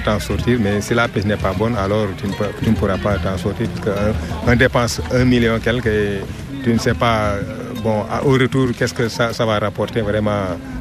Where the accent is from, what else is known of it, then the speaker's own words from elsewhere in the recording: Saint-Louis, Senegal; moved away as an adult; Je suis originaire de la région de Saint-Louis, du Sénégal. Mais j'ai longuement duré ici puisque depuis 1975 jusqu'à présent, je suis ici à Linki.